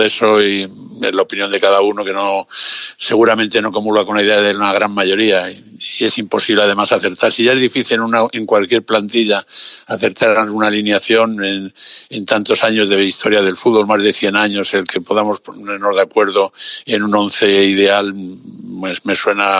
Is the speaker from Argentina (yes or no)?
no; Salamanca, Castile and León, Spain; Llegué de chavalín, intentando ser futbolista, como todos los, con esos sueños que teníamos encima. Un poco llegué virgen prácticamente de Salamanca